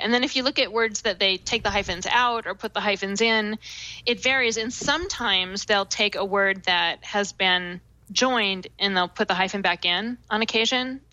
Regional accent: Seattle, Washington, United States; I'm from Seattle originally, so I tend to say you guys when I'm addressing a group of people

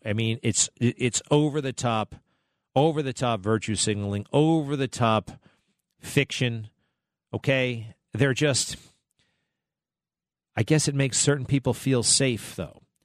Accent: New York City, New York, United States; I was from the Bronx. I mean, I was going to school in the Bronx.

